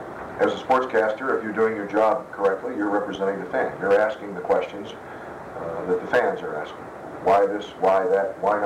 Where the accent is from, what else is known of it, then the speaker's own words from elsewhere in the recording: Pittsburgh, Pennsylvania, United States; Also, I grew up in Garfield, which up on a hill, we could see the lights at Forbes Field at night.